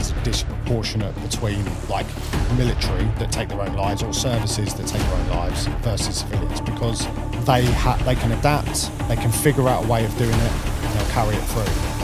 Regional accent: Southend, East of England, United Kingdom; also born or lived in Wales; But yeah, so I was born in Essex and grew up mainly around Essex.

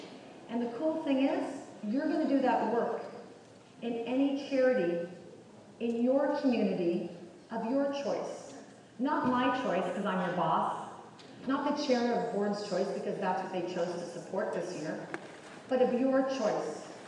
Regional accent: Canada; I'm from Canada.

